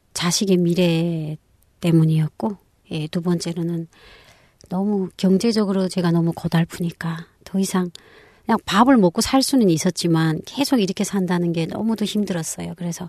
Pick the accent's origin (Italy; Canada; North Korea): North Korea; moved away as an adult; now in South Korea; 그러다가 대한민국으로 탈북을 했습니다.